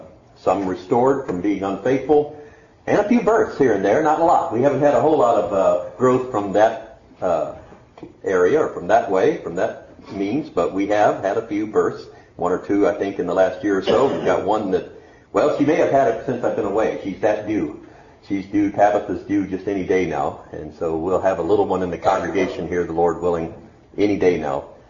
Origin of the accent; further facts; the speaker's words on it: Wisconsin, United States; I know you know I'm from Wisconsin. That's been advertised already, mentioned. But where? Well, I usually tell people it's up near Green Bay.